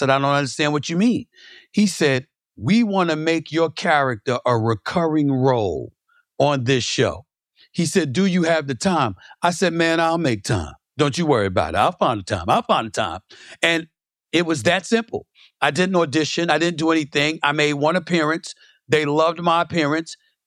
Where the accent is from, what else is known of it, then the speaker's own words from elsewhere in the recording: Queens, New York, United States; I grew up in Hollis, Queens, New York.